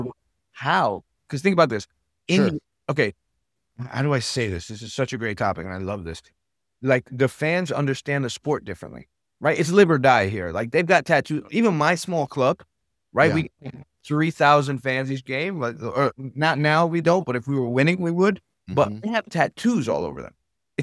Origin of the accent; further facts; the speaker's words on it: Italy; born there; first language Italian; English is a second language; So I'm Italian first. I was born in Italy. My first language is Italian.